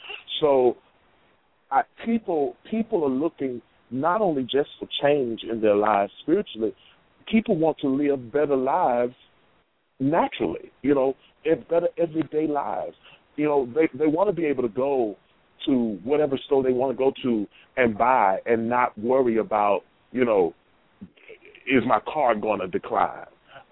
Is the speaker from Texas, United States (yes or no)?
yes; Houston, Texas, United States; I grew up in Houston, Texas, in Sunnyside, Third Ward, Queen Aziza knows this. You know, those are some heavy poverty-stricken areas.